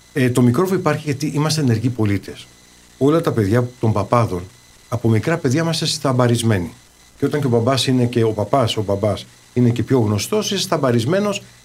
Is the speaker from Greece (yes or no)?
no; Germany; μεγάλωσα στη Γερμανία. Αυτό είναι το παρελθόν.